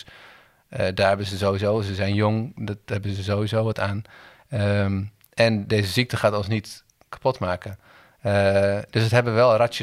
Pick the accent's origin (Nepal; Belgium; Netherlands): Nepal; moved away; ik ben opgegroeid in Nepal.